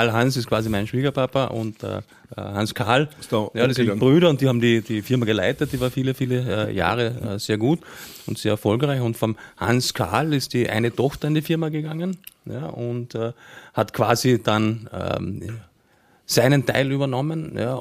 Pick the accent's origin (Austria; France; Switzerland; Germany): Austria; Carinthia; Wo ich herkomme, wird man da durchhören, der eine oder andere. Ich bin eigentlich gebürtiger Kärntner.